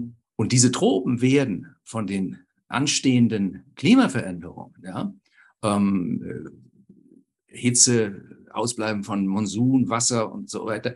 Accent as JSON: {"language": "German", "region": "West Germany", "country": "Germany", "tie": "born or raised there", "said": "ich bin in Westdeutschland aufgewachsen, mein Leben in den 70er, 80er Jahren"}